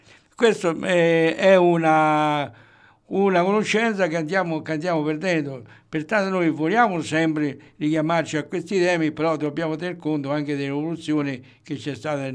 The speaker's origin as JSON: {"language": "Italian", "town": "Terni", "region": "Umbria", "country": "Italy", "said": "io sono ternano a tutti gli effetti, perché sono nato nel Palazzone."}